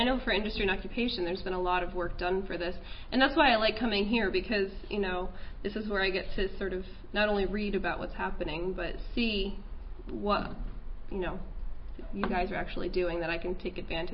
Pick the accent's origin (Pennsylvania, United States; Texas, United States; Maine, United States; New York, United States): New York, United States; My home state of New York does not retain the narrative and makes me want to cry sometimes.